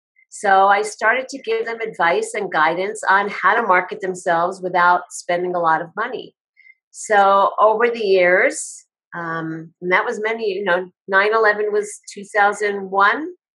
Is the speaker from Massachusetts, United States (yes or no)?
no; New York, United States; as I mentioned, I live in Colorado and I'm originally from New York.